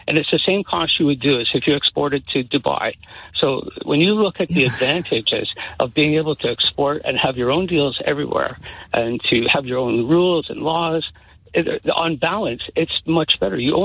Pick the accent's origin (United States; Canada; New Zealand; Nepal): Canada; moved away; don't forget, I'm a Canadian. So I've had to do this since I landed here